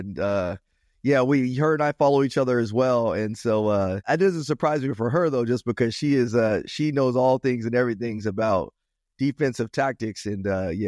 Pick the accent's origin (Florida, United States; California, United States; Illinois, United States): California, United States; Rialto; I grew up in Rialto, California. Rialto is a smaller city here in Southern California. It's about 5 or 10 minutes west of San Bernardino